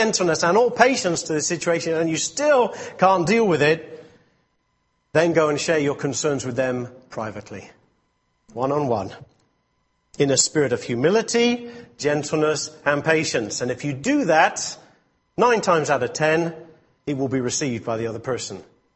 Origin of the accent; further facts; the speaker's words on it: England, United Kingdom; The thing is, now, I'm English, and I often look at things from an English point of view. And we in England have developed a new way of speaking